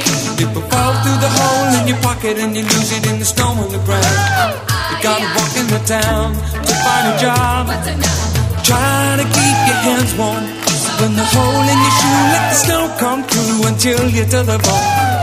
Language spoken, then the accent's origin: Serbian; Serbia; mi smo iz Srbije